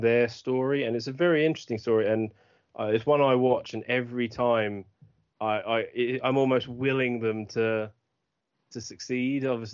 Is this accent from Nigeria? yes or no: no; United Kingdom; obviously, being British myself